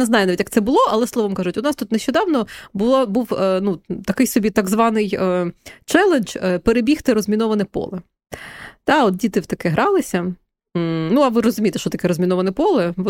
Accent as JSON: {"language": "Ukrainian", "region": "Vinnytsia Oblast", "country": "Ukraine", "said": "я сама з Вінниччини, мої батьки живуть в Вінницькій області"}